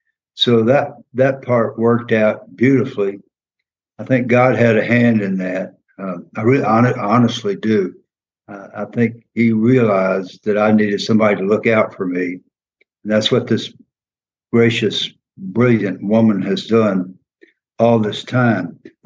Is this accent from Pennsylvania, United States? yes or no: no; College Park, Georgia, United States; I grew up in College Park, Georgia.